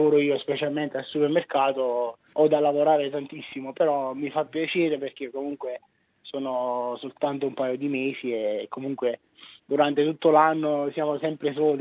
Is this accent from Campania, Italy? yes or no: yes; Scafati, Campania, Italy; moved away as an adult; now in Australia; io sono di Scafati, un paesino in provincia di Salerno, si trova vicino a Pompei. E ho 30 anni, quasi 31